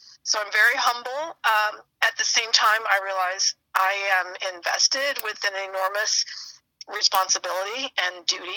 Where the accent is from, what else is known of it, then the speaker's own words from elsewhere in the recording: Chicago, Illinois, United States; moved away as an adult; also born or lived in Gary; now in Baltimore, United States; I was born in Indiana, grew up in Chicago, moved to Baltimore as an adult. I've been here almost 20 years.